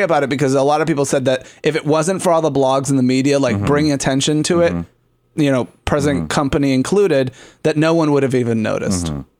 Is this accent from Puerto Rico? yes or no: yes; Puerto Rico; And I'm from Puerto Rico, which technically isn't really part of the United States